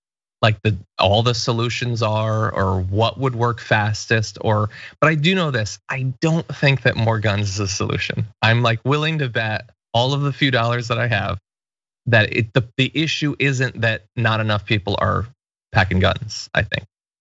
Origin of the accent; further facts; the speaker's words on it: Bridgeport, Connecticut, United States; I grew up in Bridgeport.